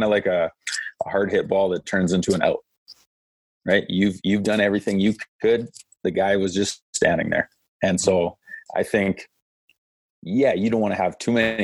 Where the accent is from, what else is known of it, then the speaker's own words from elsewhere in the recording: Manitoba, Canada; I like that I'm from Manitoba in a smaller place, and you kind of had to work for it.